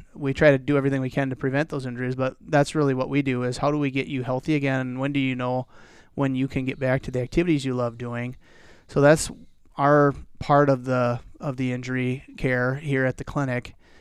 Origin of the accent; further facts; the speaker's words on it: South Dakota, United States; I grew up in South Dakota. My father was a family physician there